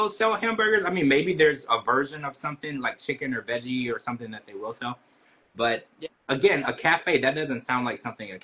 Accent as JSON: {"language": "English", "region": "the South", "country": "United States", "tie": "born or raised there", "said": "Because where I'm from, I grew up in the South, spaghetti has a lot more ingredients than that."}